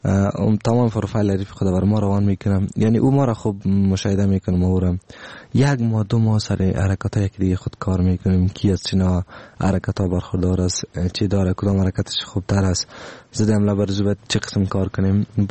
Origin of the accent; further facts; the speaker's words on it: Afghanistan; همی گپ ماست برش که ما افغان هستم در مقابلتان شکست نمیخوریم